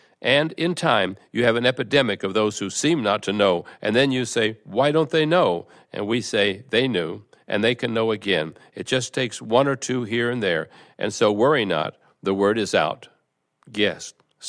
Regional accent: Egypt; I'm from Egypt in the Middle East, and I'm wondering why there aren't opportunities for people in the Middle East or in Egypt

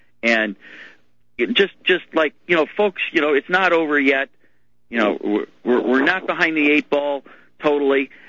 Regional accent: Minnesota, United States; I grew up in Minnesota where there's lots of lakes

